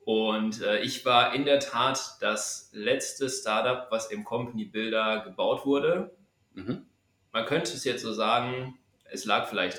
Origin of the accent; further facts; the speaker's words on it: North Rhine-Westphalia, Germany; now in Cologne, Germany; bin 31, wohne aktuell in Köln, bin aber ursprünglich ein Kind des Pots. Und mich hat es damals für den Job hier ins Rheinland verschlagen.